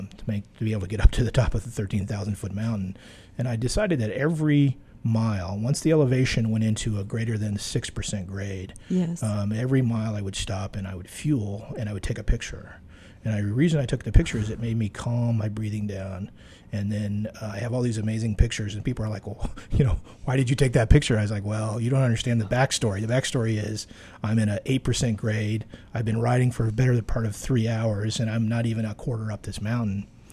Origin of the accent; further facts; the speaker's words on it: Greenwich, Connecticut, United States; also born or lived in Chicago; We grew up in Greenwich, Connecticut, where our father worked on Wall Street.